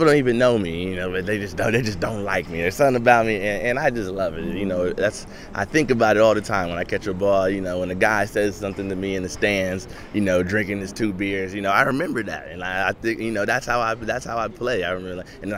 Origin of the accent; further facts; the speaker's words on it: Boca Raton, Florida, United States; I grew up in Boca Raton, Florida.